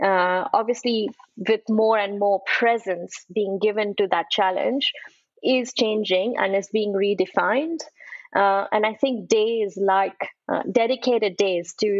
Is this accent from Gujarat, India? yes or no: no; Mumbai, Maharashtra, India; I was born and raised in Mumbai in India. And just being born in the time that I was born, which is in the early 80s